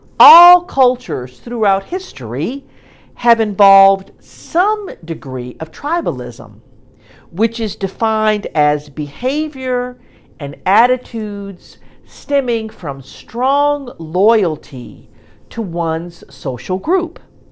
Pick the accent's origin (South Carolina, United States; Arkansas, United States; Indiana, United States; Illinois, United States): Arkansas, United States; now in Tennessee, United States; As a girl growing up in Arkansas, a few hours away from Memphis